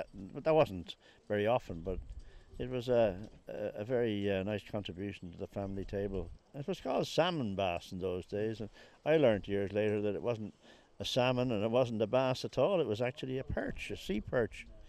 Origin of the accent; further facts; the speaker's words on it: Sandycove, County Dublin, Ireland; I was born in Sandy Cove, the other side of Dunleary, and we lived very close to the sea. In fact, there was only, I think there was 11 houses between me and the sea. It was Marine Avenue in Sandy Cove.